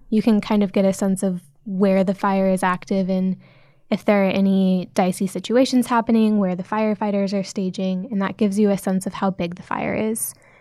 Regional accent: Nebraska, United States; Like, I grew up in Nebraska. I know tornadoes, but wildfires?

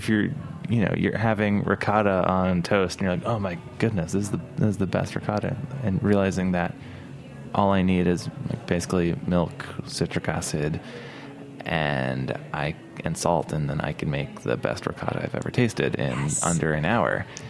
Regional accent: Brooklyn, New York, United States; I'm from Bay Ridge in Brooklyn originally, so I have pretty high standards for bagels.

